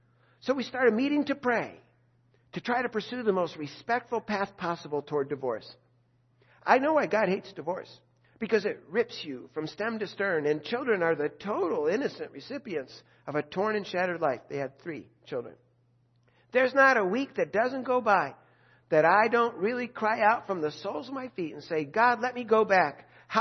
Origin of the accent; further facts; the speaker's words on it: Ireland; I'll just be a fool until the day I die because I'm Irish and I have a temper.